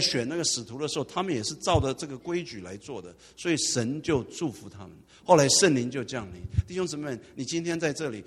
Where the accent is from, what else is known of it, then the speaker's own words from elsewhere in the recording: Taiwan; now in United States; 我是台湾来的，祖籍是湖南人，但是台湾来的。